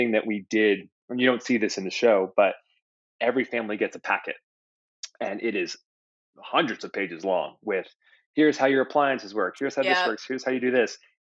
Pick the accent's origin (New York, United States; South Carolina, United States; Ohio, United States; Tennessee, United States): New York, United States; now in Los Angeles, United States; So rain has become my favorite topic since moving to Los Angeles because I came from New York where it rained all the time.